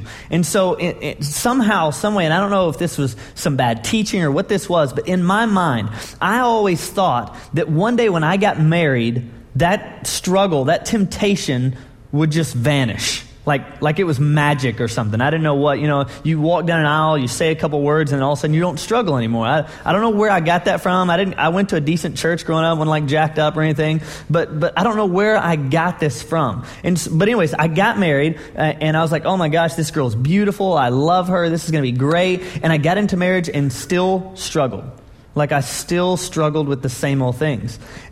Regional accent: Dallas, Texas, United States; Oh, where are you from? Oh, I'm from Dallas. Oh, great shopping.

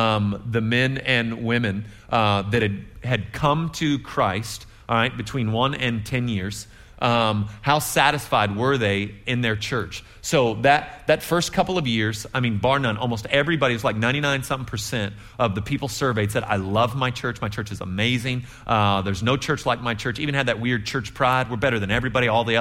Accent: United States; I'm an American, and I think that's how you pronounce those letters together.

